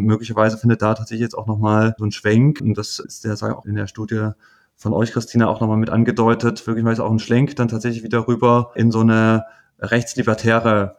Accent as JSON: {"language": "German", "town": "Riesa", "region": "Saxony", "country": "Germany", "tie": "born or raised there", "said": "in meiner Heimatstadt Riesa"}